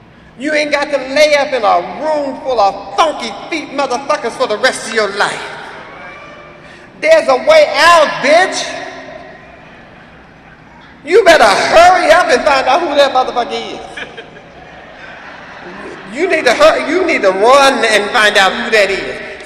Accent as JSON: {"language": "English", "region": "Ohio", "country": "United States", "said": "And I said, this motherfucker don't know me. I'm from Ohio."}